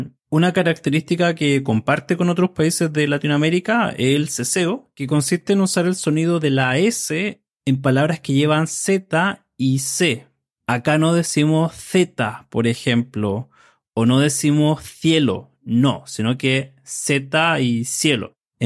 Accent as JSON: {"language": "Spanish", "town": "Santiago", "region": "Santiago Metropolitan Region", "country": "Chile", "lives_now": "Concepción, Chile", "said": "soy de Chile, soy de Santiago, la capital de Chile, pero después me mudé a Concepción, que es la ciudad donde vivo actualmente, una ciudad que está en el sur del país."}